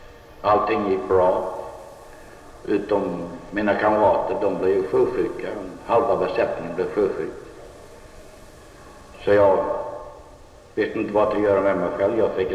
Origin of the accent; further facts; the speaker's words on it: Träslövsläge, Halland County, Sweden; also born or lived in Galtabäck; Jag var född i Galtabäck. Gick i skolan i Vara. Vi bodde på Träslövs fiskläger. Så jag var uppfostrad på Träslövs läger.